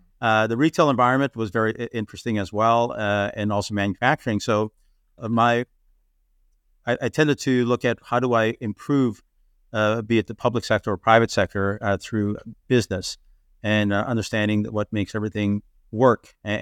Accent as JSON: {"language": "English", "country": "Canada", "tie": "born or raised there", "said": "And as a child growing up in Canada in the 1970s, everything was done manually."}